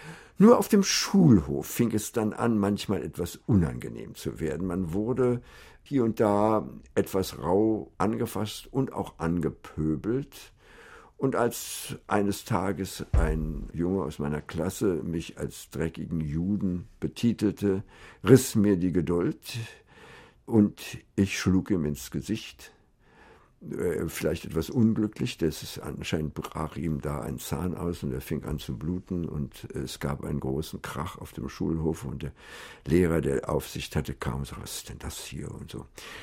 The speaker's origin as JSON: {"language": "German", "town": "Lankwitz", "region": "Berlin", "country": "Germany", "tie": "born or raised there", "said": "ich bin ja in Lankwitz geboren, in Berlin, einem Vorort von Berlin"}